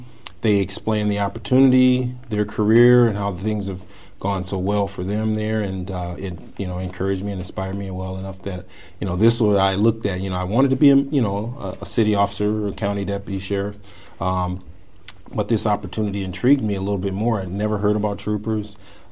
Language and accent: English; Milwaukee, Wisconsin, United States; also born or lived in Southern US; I was 5 years old when we came from the South and moved to Milwaukee, and so that would have been the early 70s.